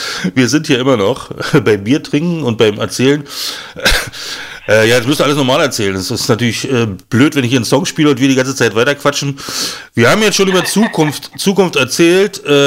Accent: Schwerin, Mecklenburg-Vorpommern, Germany; ich komme aus Schwerin

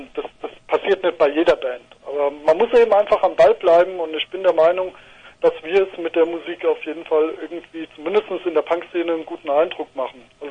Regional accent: Rossdorf, Hesse, Germany; ich komme ja zum Beispiel aus Nähe Darmstadt, das ist bei Rossdorf komme ich her. Ja, das ist hinter Darmstadt quasi und dann kommt erst Weiterstadt.

